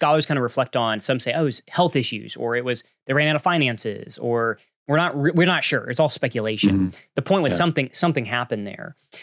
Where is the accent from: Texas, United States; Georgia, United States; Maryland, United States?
Texas, United States; I had never actually been to San Antonio. I grew up in North Texas